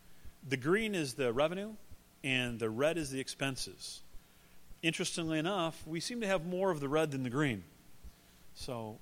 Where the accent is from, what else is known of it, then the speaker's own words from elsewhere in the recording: Iowa, United States; I am from Iowa.